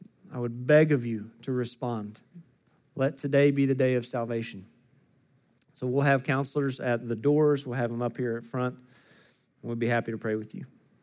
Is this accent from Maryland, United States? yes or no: no; Oklahoma, United States; I'm from Oklahoma, as I mention every time I get up here.